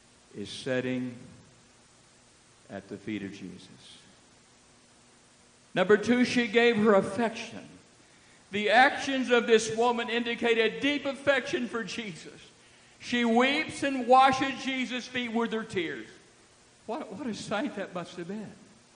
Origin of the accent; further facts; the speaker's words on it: Woodville, United States; I grew up in Woodville in the Pentecost Church of God. And when my mother took us to church, I must have been about 3 years of age.